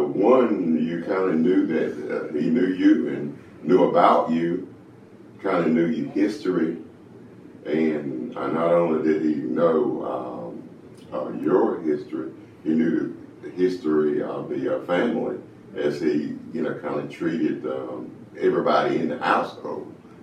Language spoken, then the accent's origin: English; Wilson County, United States; I was born in Wilson County, and in the Sims area. Grew up there, and I have lived in this general area all my life.